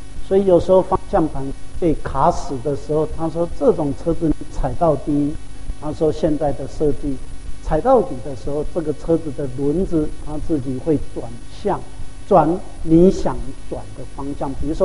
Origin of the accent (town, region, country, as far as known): Taiwan